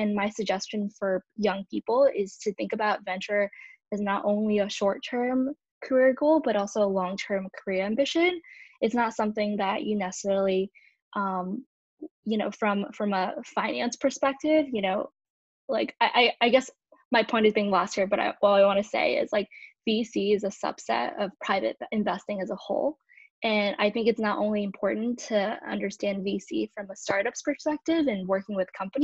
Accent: California, United States; I grew up in the Bay Area

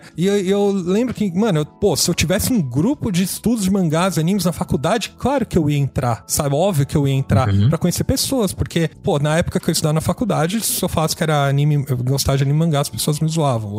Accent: Brazil; enquanto nós brasileiros, a gente tem uma visão, né, da nossa interpretação

